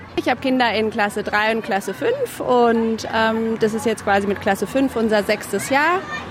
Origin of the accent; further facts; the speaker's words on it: Germany; Also ich komme aus Deutschland und mein Mann ist Australier. Und ich spreche zu Hause mit den Kindern Deutsch